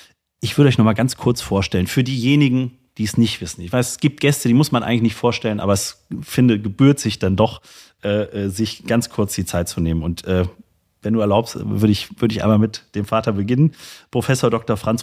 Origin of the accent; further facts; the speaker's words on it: Saarlouis, Saarland, Germany; nämlich in meine Heimatstadt, ins schöne Saarlouis im Saarland.